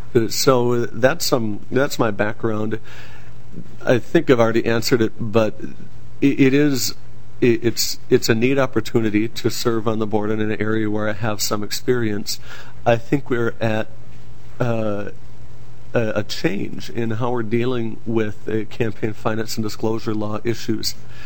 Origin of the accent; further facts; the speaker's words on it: New Brighton, Minnesota, United States; Myself, I grew up in Minnesota, in Representative Lane and Representative Bernardi's district. My folks moved, but within New Brighton, so I have the opportunity of living in both of their districts when I was a kid.